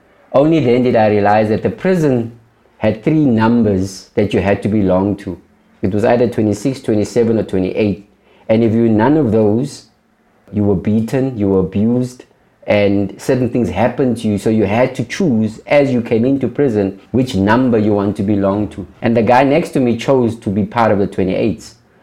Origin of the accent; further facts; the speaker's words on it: Cape Town, Western Cape, South Africa; now in Johannesburg, South Africa; I was born and bred in Cape Town, little community called Valhalla Park.